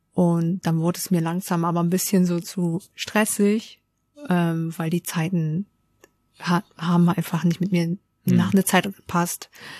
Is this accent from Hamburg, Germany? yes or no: yes; Hamburg, Germany; born or raised there